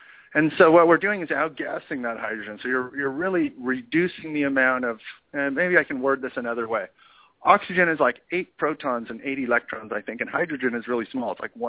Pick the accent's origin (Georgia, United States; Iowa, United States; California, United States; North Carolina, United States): California, United States; He's from down in my hometown down there in Orange County.